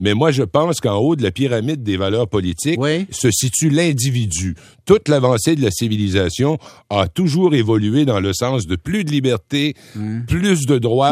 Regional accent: Quebec, Canada; Puis je suis un fier Québécois en passant.

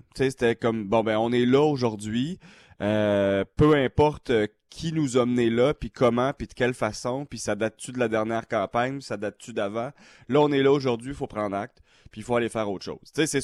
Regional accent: Ottawa, Ontario, Canada; born there; Bien, je suis né à Ottawa. Je suis né à l'hôpital Montfort.

